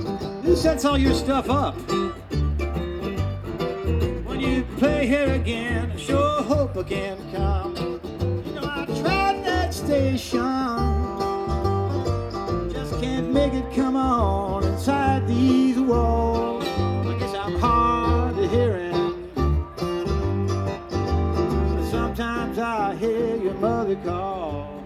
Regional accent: West Virginia, United States; People in my hometown in West Virginia knew to look out for him, of course.

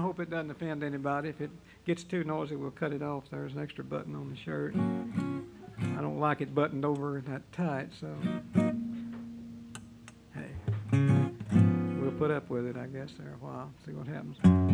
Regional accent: Georgia, United States; also born or lived in Chattanooga, Tennessee; I was born in Chattanooga, Tennessee, if you hadn't gathered that by all this Chattanooga stuff there. I was raised out in North Georgia, right across the line from the time I was about 11 months old, but Chattanooga's my actual birthplace there.

